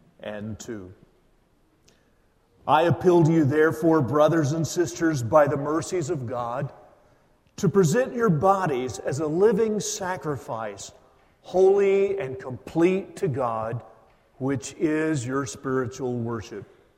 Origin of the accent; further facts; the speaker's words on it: Alabama, United States; The wonderful little Baptistal church where I was born and reared in Northeast Alabama